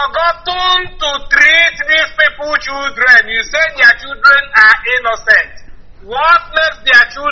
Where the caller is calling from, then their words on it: New York, United States; I am calling you from New York.